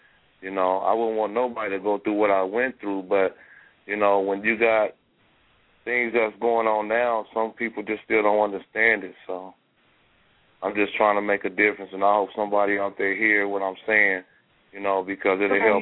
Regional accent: California, United States; You know, I'm from California.

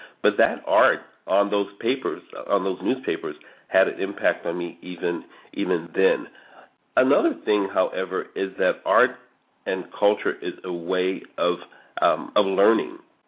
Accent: San Francisco, California, United States; I grew up here in San Francisco. My earliest memories are of Hunters Point.

